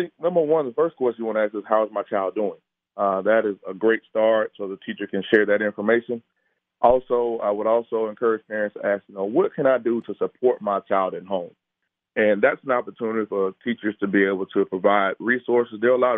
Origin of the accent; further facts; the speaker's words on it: Florida, United States; now in Georgia, United States; No, my home state is Florida, so I am a Florida Marlins fan.